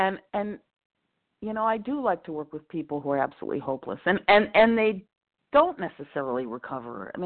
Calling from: Tarrytown, New York, United States; Hey, this is … I'm calling in from Tarrytown, New York, compulsive overeater.

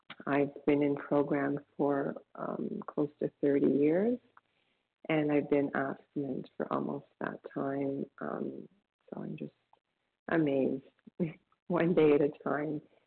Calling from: Toronto, Ontario, Canada; from Toronto, Canada.

